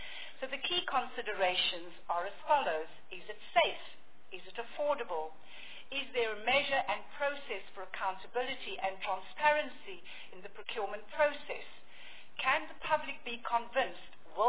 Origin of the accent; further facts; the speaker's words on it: Western Cape, South Africa; I grew up in the Western Cape between two power stations, one coal and one nuclear.